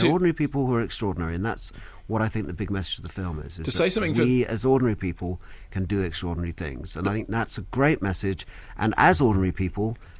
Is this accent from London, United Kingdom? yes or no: yes; Islington, London, United Kingdom; I was brought up in Islington, and you know, my family, a lot of them worked in factories